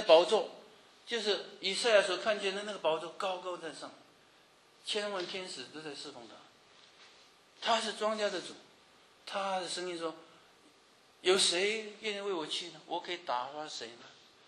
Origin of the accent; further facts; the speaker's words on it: China; 为我们中国人，主啊，你是中国人的救主。